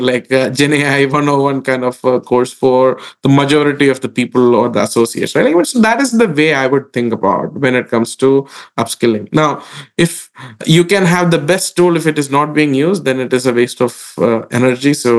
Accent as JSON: {"language": "English", "country": "India", "tie": "born or raised there", "said": "I grew up in India, and one of my leaders that I was always inspired by was"}